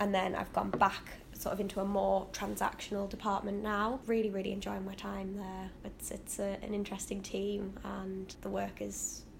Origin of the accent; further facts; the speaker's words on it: Durham, North East England, United Kingdom; So for me, I was born in Durham